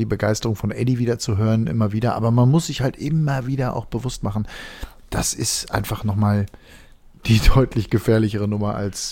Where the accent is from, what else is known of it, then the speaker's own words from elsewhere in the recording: Ennepetal, North Rhine-Westphalia, Germany; Ich komme aus der Ecke, wo Ralf Waldmann herkam und bin als Kind, wir waren immer sehr stolz auf unseren Ennepetaler Ralf Waldmann